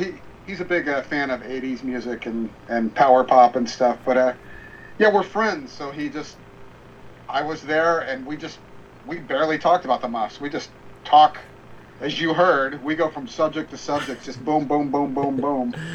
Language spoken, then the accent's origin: English; Los Angeles, California, United States; I know we're not Paisley or Paisley adjacent, but we are from Los Angeles.